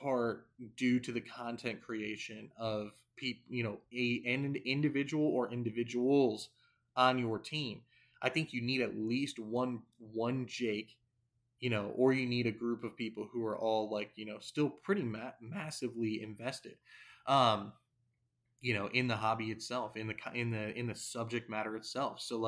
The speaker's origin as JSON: {"language": "English", "town": "Kalamazoo", "region": "Michigan", "country": "United States", "said": "I got thick northern blood. I'm from Kalamazoo."}